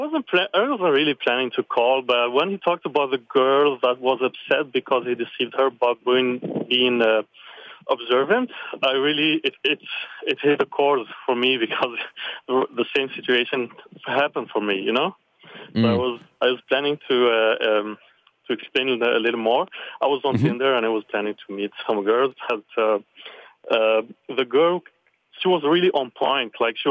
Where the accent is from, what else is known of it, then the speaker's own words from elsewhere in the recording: Algeria; English is a second language; moved away; because I grew up in Algeria when I came here. So I was bringing my own definition from back home.